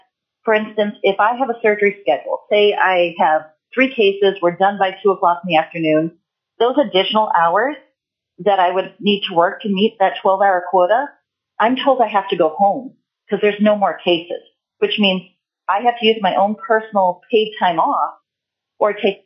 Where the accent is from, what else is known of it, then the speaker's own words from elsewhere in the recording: Anchorage, Alaska, United States; I am from Anchorage, Alaska